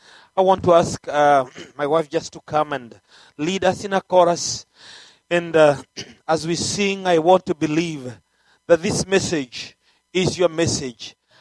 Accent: Kenya; We came all the way from Kenya to bring you this message that you can recover your cutting edge.

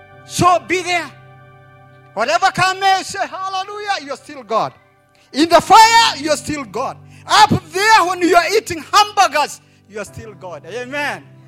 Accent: Kenya; English is a second language; moved away as an adult; now in United States; But I stayed, not in my home country, Kenya.

